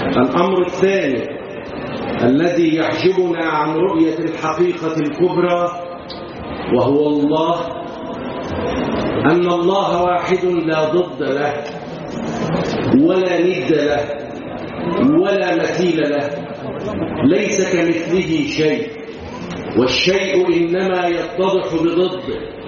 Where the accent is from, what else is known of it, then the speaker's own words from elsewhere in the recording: Mit Gamra, Dakahlia, Egypt; born there; من مواليد محل جمرة، ده قهلية، فإحنا الاثنين بلد واحدة